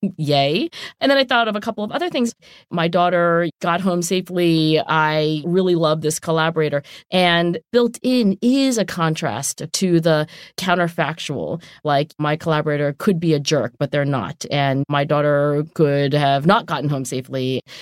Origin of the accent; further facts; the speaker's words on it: Philadelphia, Pennsylvania, United States; I'm from Philly. We have Tasty Cakes.